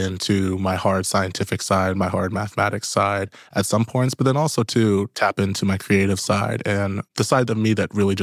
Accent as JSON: {"language": "English", "region": "Virginia", "country": "United States", "tie": "born or raised there", "lives_now": "Seattle, United States", "said": "And I grew up in Virginia."}